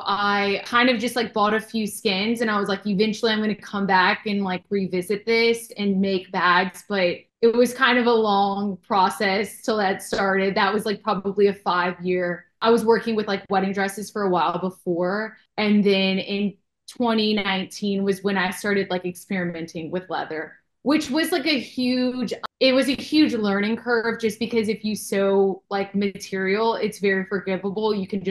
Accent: Louisiana, United States; I grew up in Louisiana, so there's not much of an industry here.

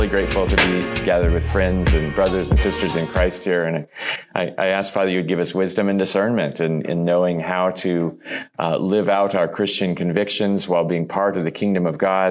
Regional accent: United States; Here in the 21st century, and I'm really grateful that I live in America. I love being an American.

